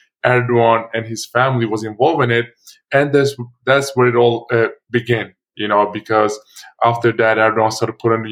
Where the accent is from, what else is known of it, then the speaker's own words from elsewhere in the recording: Turkey; Obviously, when I grew up in Turkey, you know, Turkey was having some issues, but still, you know, it was a democratic country.